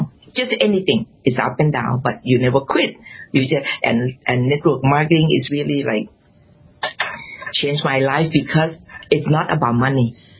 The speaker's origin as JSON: {"language": "English", "country": "Thailand", "second_language": "English", "moved": "yes", "lives_now": "United States", "said": "I'm an immigrant from Thailand to America. Don't speak English, don't know anyone"}